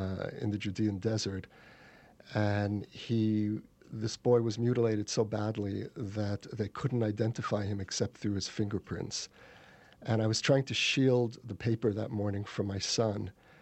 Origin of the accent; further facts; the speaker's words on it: Brooklyn, New York, United States; I grew up in the Jewish ghetto in Brooklyn, a child of Holocaust survivors.